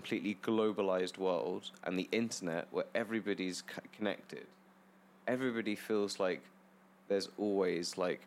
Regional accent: England, United Kingdom; So they stayed in England, basically. And that's why I'm English and not Australian.

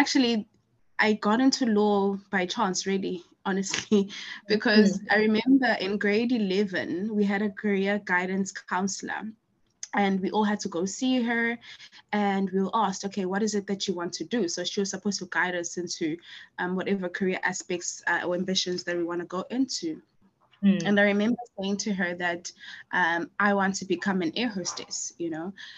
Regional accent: Umlazi, KwaZulu-Natal, South Africa; is a 30-year-old female, and I grew up in Mlazi, a township south of Durban. And, you know, I grew up with both my parents. So we eventually moved to the suburbs when I was a little bit younger.

